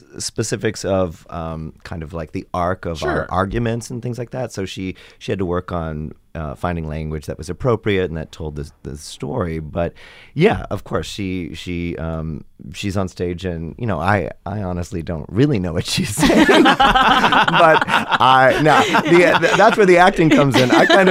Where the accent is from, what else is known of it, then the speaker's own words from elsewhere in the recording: Las Vegas, Nevada, United States; My hometown.